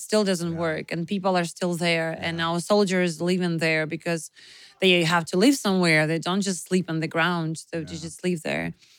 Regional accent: Ukraine; English is a second language; our capital, the city, Kyiv, has like enormous blackouts. And my hometown, we have a schedule

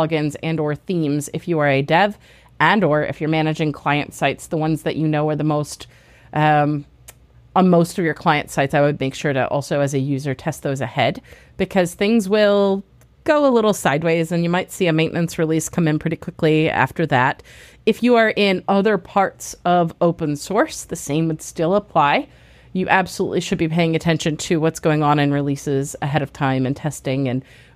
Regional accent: United States; You know, I'm an American, and I butcher European names routinely.

